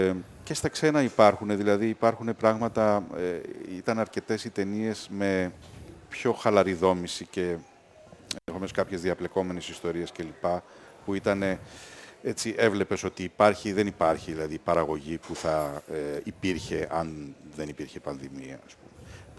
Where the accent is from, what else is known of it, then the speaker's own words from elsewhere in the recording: Greece; Είμαι εγώ από Ελλάδα.